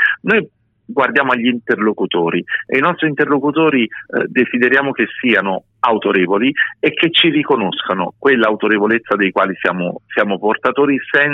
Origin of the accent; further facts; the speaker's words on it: Campania, Italy; sono napoletano un po' superstizioso